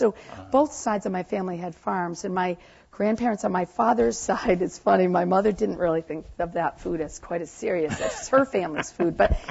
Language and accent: English; New England, United States; growing up in New England, it was spring, summer, autumn, winter.